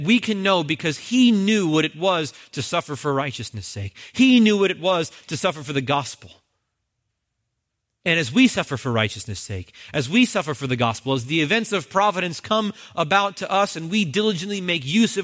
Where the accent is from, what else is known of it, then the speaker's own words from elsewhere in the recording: New Jersey, United States; And guys, I'm from New Jersey.